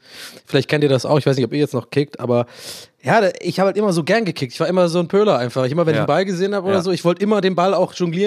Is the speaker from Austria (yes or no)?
no; Ireland; accent: Irish; Und mein echter Akzent ist ja wirklich tatsächlich irisch. Also ich bin ja in Irland geboren und aufgewachsen. Und wenn ich Englisch rede, habe ich einfach automatisch einen tatsächlich einen irischen Akzent.